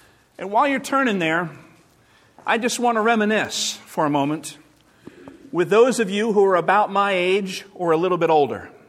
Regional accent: Southern United States, United States; I grew up in the South. You wouldn't even find someone mowing their grass on a Sunday.

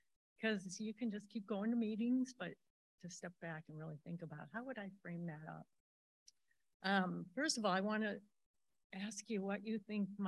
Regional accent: Cleveland, Ohio, United States; I grew up in the Midwest, Cleveland, and had a pretty normal upbringing.

